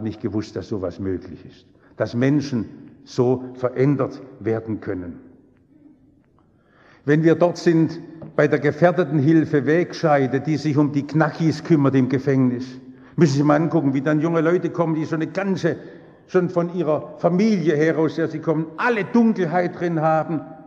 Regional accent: Stuttgart, Baden-Württemberg, Germany; Ich komme aus Häslach, in meiner Umgebung sind 80% Ausländer, in Gesamthäslach insgesamt, da gibt es auch noch Villenteile, 60% Ausländer.

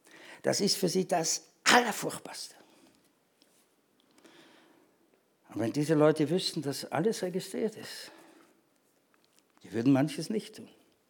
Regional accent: Austria; Ich bin ja Österreicher, nicht?

